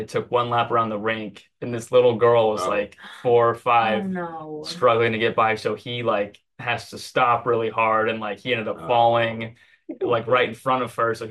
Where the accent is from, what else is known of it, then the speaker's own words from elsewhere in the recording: Lee's Summit, Missouri, United States; I'm from Lee Summit, Missouri. I attend Liberty Street Community of Christ in Independence. Grew up always going to church.